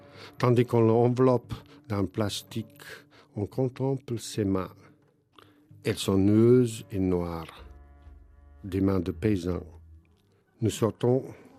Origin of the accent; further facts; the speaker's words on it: Bosnia & Herzegovina; Chez nous en Bosnie, comme j'imagine d'ailleurs dans le monde, on dit on meurt 2 fois